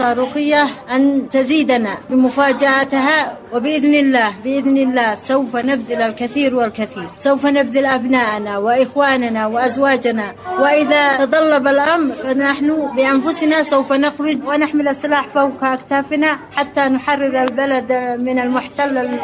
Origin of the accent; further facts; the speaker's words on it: Yemen; نحن بنات اليمن، نحن أمهات المجاهدين